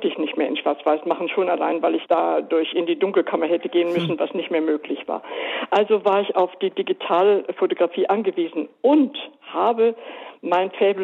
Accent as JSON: {"language": "German", "region": "Berlin", "country": "Germany", "tie": "born there", "also_born_or_lived": "Bavaria", "said": "Vielleicht, weil ich doch Berlinerin bin, geborene Berlinerin und es in Bayern nicht ausgehalten habe."}